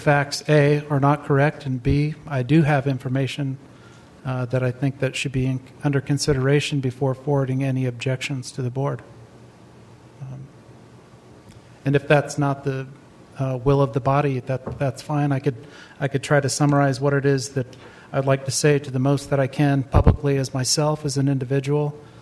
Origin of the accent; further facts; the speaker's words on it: Sitka, Alaska, United States; I'm from Sitka.